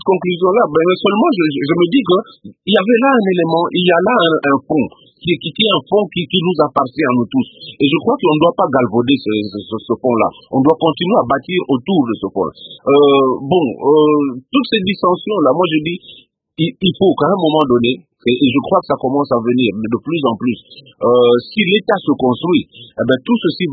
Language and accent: French; Kinshasa, DR Congo; also born or lived in Lubumbashi; Moi, je suis de Kinshasa, mais j'ai fait mes études à Lubumbashi.